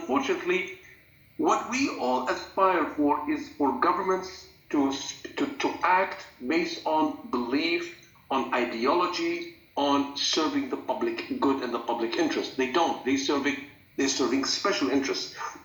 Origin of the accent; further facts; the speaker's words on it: United States; And I tell you what, as an American citizen, I cannot say enough, and I'm not going to apologize